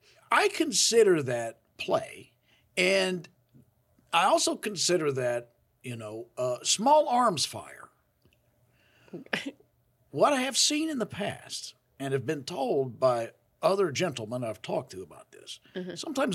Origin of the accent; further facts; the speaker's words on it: Shirebrook, East Midlands, United Kingdom; I'm from Shirebrook.